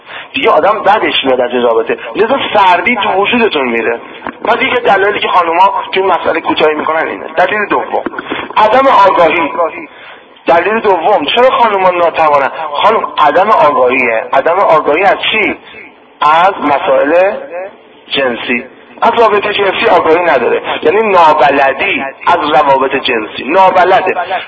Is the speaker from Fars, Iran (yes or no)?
no; Karaj, Alborz, Iran; also born or lived in Tehran; now in Qom, Iran; من الان خودم ساکن قومم، منزل مادرم اینها عظیمیه کرج، بزرگ شده کرجم، زادگاهم تهران بوده،